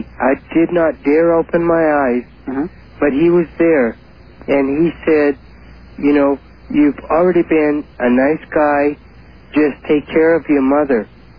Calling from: Oregon, United States; I'm calling from Oregon.

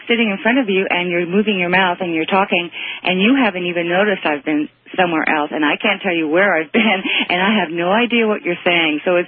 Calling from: Toronto, Ontario, Canada; I'm calling from Toronto, by the way.

